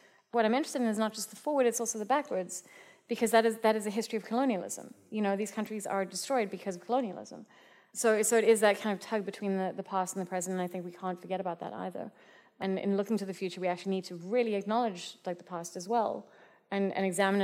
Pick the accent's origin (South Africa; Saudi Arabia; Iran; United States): South Africa; as a South African, having come from a very traumatized society